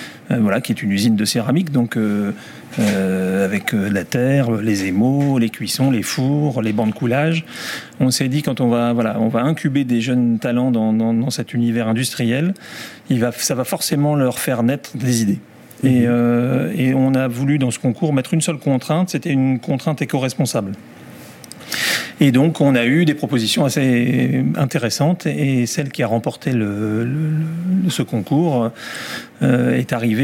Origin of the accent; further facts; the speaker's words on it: Lille, Hauts-de-France, France; puisque on est Lillois